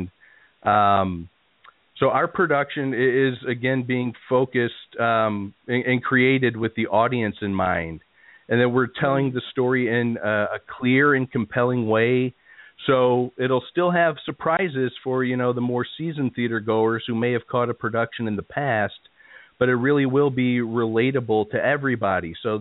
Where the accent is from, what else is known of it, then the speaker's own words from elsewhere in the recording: St. Louis, Missouri, United States; Sure. Well, I was actually born and raised in St. Louis.